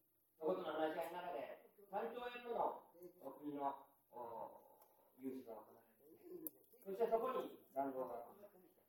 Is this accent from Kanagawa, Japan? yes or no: no; Hiroshima, Japan; 私は広島に育ちました。